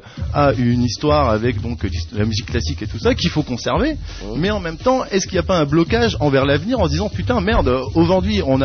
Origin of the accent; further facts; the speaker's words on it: Turkey; des fois on lui dit ouais t'es bordelais non, moi je suis turc